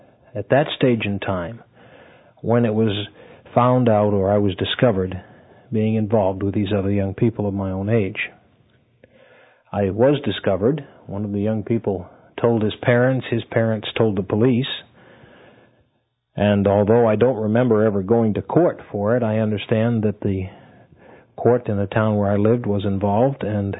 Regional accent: Maine, United States; born there; So I would say I was born in Maine.

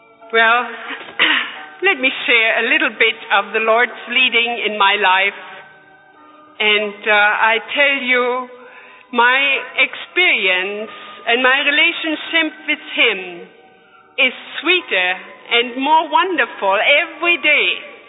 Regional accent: Berlin, Germany; I was born and raised in Berlin, the capital city of Germany, and started school when Hitler started his 1,000-year reign, which lasted 12 years.

